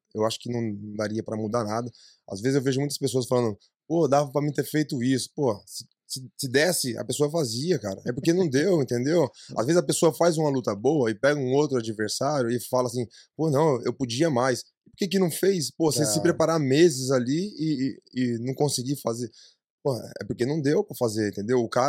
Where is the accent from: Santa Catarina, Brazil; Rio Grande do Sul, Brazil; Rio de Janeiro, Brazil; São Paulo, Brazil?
São Paulo, Brazil; E eu sou do ABC, né? Dá mais ou menos umas 2 horinhas aí de carro.